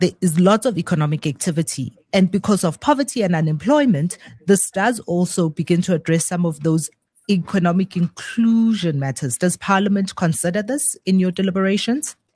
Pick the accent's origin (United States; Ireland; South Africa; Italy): South Africa; So for me, as a person on the outside, as a South African, when can I expect to start seeing any of these legislative reforms coming into play